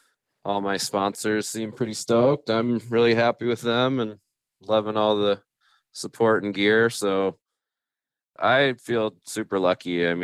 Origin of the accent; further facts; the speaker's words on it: Fairbanks, Alaska, United States; I grew up in Fairbanks, Alaska, up in the interior, and that's where I first started snowboarding.